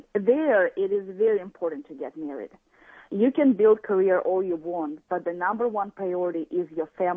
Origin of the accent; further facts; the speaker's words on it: Belarus; now in United States; I'm actually calling because I'm not from America. I'm from Belarus, and I'm married to an American man. And I've been in this country for 5 years.